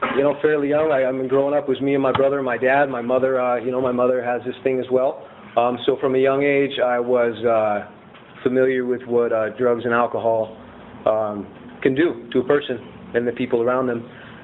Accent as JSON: {"language": "English", "town": "Ventura", "region": "California", "country": "United States", "tie": "born or raised there", "said": "So I grew up in Ventura, Oxnard area, wasn't a horrible upbringing, you know."}